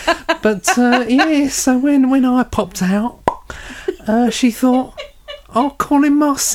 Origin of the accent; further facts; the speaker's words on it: Dagenham, London, United Kingdom; I'm actually from Dagenham.